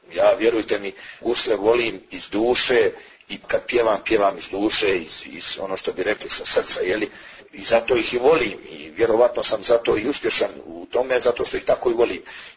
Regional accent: Montenegro; I vjerujte mi da smo mi, znači, gdje god da se pojavimo guslari iz Crne Gore, uvijek smo rado prihvaćeni

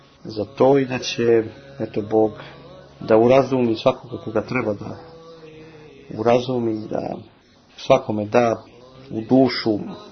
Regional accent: Belgrade, Serbia; ja sam odrastao pored Saborne crkve u Beogradu

